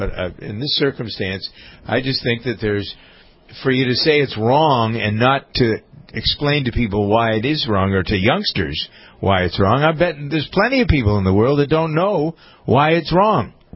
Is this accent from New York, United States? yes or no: no; Boston, Massachusetts, United States; moved away as an adult; also born or lived in Ohio; because I had explained for a few minutes I was from Boston, and I came here to do this, that, and the other thing. I went to school in Ohio. Got a lot of Ohio attitudes